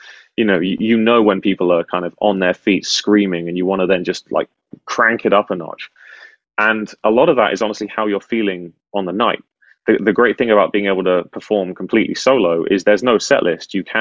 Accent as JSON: {"language": "English", "country": "United Kingdom", "said": "And as a Brit with an awful sense of humor, you embrace me with open arms."}